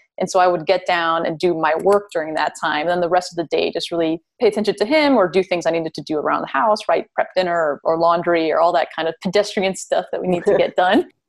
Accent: Miami, Florida, United States; But I'm from Miami, which is an idyllic, you know, beautiful, perfect climate where it's usually 80s, maybe 90s, but not 110.

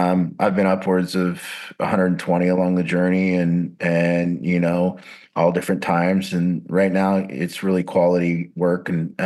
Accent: Seattle, Washington, United States; Yeah, I'm from the Seattle King County area.

